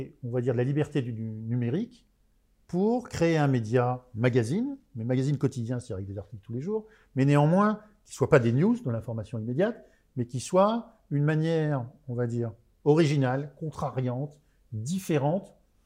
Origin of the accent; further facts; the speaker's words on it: Lille, Hauts-de-France, France; now in Paris, France; je suis pas parisien d'origine. Mmh. Je suis né dans le Nord et j'ai vécu pas mal de temps dans le Nord. Je suis né à Lille. Ouais. Donc, je vis à Paris